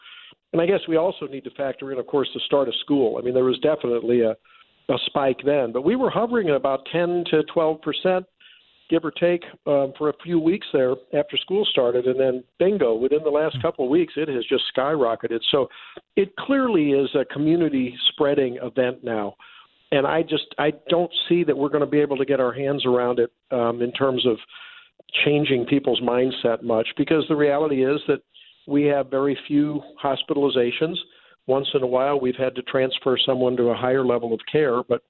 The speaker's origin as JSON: {"language": "English", "town": "St. Louis", "region": "Missouri", "country": "United States", "tie": "born or raised there", "said": "my observation when I come down to my home in St. Louis, my hometown, and visit my folks or other metro areas"}